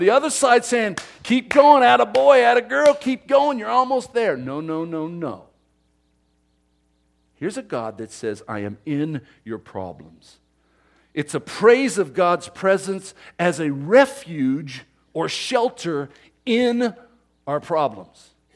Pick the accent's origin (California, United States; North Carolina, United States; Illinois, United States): California, United States; we're from California, you don't know about weather